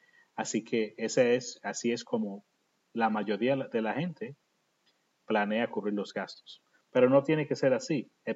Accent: Puerto Rico; como sabes, yo crecí en Puerto Rico y sabes que los puertorriqueños somos famosos por que tenemos una Navidad muy larga

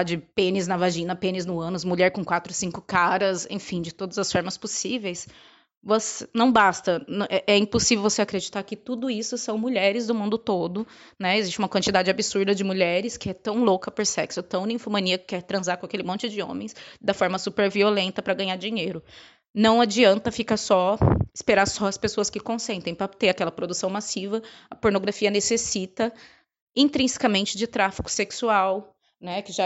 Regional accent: Brazil; now in Portugal; Eu sou brasileira, mas vivo aqui em Portugal

